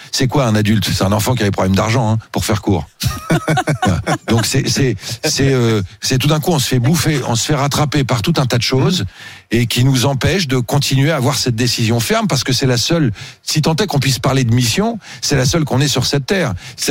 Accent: Savigny-sur-Orge, Île-de-France, France; j'ai grandi à Savigny-sur-Orge, en banlieue parisienne.

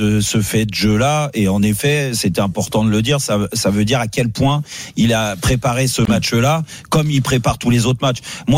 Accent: Paris, Île-de-France, France; Mais moi, quelle fierté, moi, en tant que Parisien

